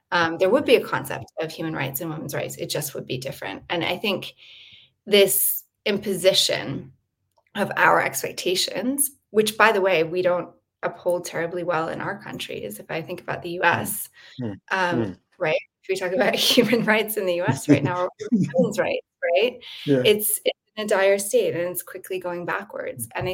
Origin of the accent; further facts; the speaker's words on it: United States; For the US, speaking as an American, we don't, like, the US doesn't have that colonial legacy.